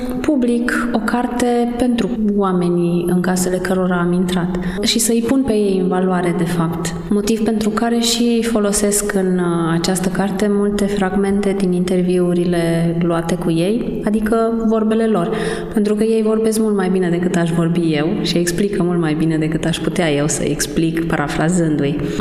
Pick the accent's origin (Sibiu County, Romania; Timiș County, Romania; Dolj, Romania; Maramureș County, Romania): Maramureș County, Romania; Baia Mare; born there; și sunt cercetător la Muzeul Țăranului Român din București, dar deloc sunt născută în Maramureș, în Baia Mare. Vin din Maramureș.